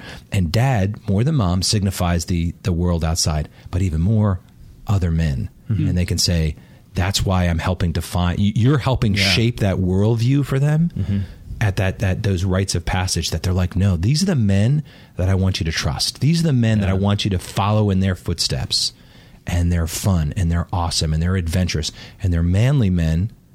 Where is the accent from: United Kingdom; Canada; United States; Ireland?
Ireland; for me, I'm Irish